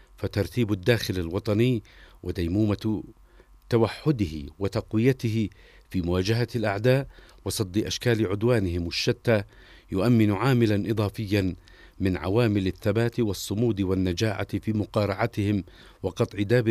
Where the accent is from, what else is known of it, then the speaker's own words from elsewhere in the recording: Yemen; في الوقت الذي نواجه فيه كيمنيين مع أحرار الأمة أشد ضروب العدوان ضراوة وخطرا